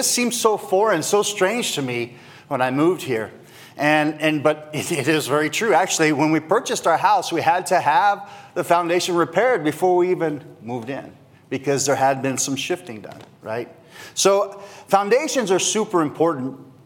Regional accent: New Mexico, United States; Now, I'm from New Mexico, and what is New Mexico famous for? It's dry, right?

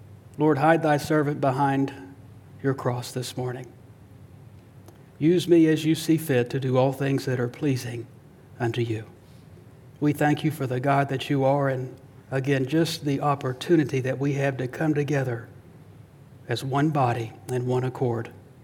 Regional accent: Fort Worth, Texas, United States; also born or lived in Las Vegas; Like I told the first service, you know, I'm from Fort Worth. I'm a Fort Worth boy. Even though I lived 6 months in Vegas, it was my parents' carnality that caused that birth out there.

